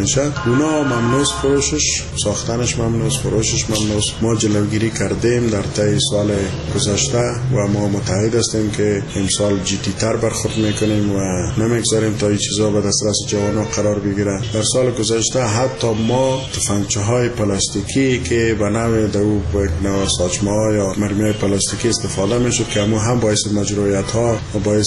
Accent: Afghanistan; ما اولاد افغان هستیم و اولاد مسلمان هستیم

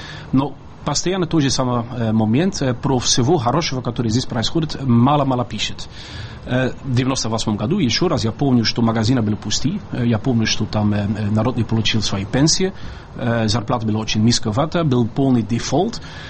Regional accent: Belgium; Russian is a second language; Я из Бельгии.

